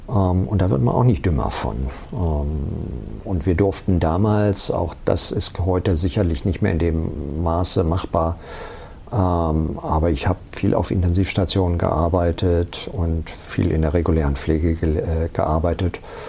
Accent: Lower Saxony, Germany; Ich bin in der Nähe von Hannover aufgewachsen und habe dann einen Studienplatz in Hannover bekommen.

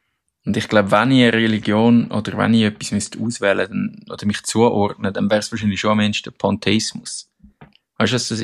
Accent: Switzerland; Also gerade ich, wie ich aufgewachsen bin in der Schweiz und wie ich jetzt lebe

